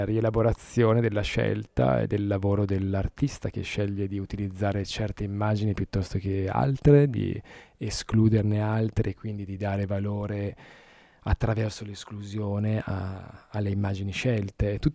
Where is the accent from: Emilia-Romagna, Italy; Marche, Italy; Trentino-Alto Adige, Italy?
Emilia-Romagna, Italy; anche io sono emiliano